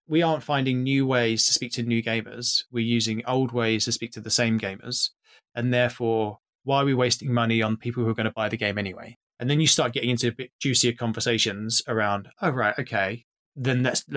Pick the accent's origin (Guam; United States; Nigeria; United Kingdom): United Kingdom; And maybe this me again, being British and being quite like, oh, no, I wouldn't do that.